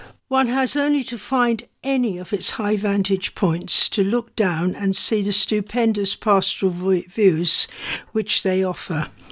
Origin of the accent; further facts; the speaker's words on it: Glemsford, East of England, United Kingdom; years before inheriting the family property in Glemsford and getting married. Subsequently, I returned to my hometown where I have been ever since.